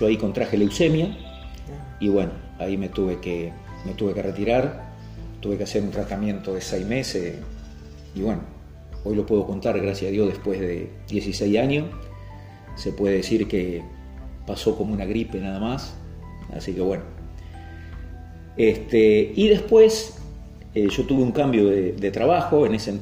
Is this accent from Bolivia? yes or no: no; Barrancas, Santa Fe, Argentina; Nací en Barrancas, provincia de Santa Fe, un pueblito chiquito, una colonia prácticamente. La mayoría es italianos, descendientes de italianos. Y bueno, ahí estuve hasta los 18 años y a los 18 años me fui a la ciudad de Santa Fe a estudiar.